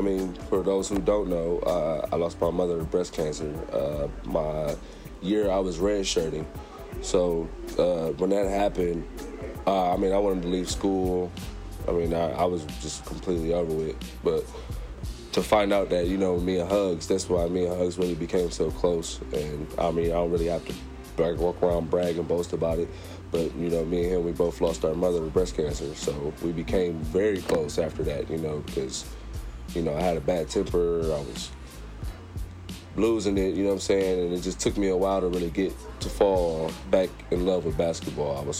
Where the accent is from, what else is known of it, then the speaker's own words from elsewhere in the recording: Columbus, Ohio, United States; So I grew up in Columbus, so besides that, I was like, oh, it's pretty lit, you know?